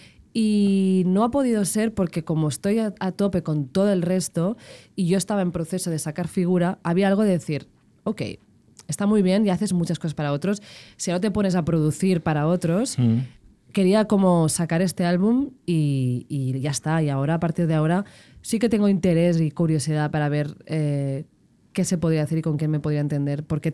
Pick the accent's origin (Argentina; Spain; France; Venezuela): Spain; Sant Just Desvern, Catalonia; Sant Just Desvern, de donde soy.